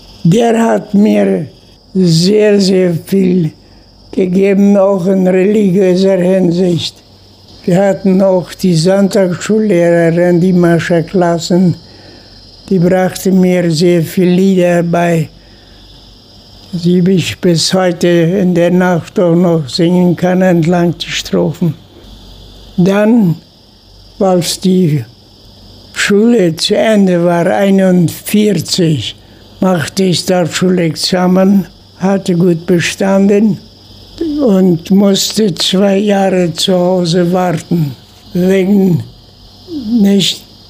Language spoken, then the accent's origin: German; Chaco, Paraguay; also born or lived in Russia; Ich bin in Russland geboren, in 7 Monaten von meinem Heimatdorf, dem Heimatdorf meiner Eltern, bis hier gefahren und bin hier groß geworden im Chaco.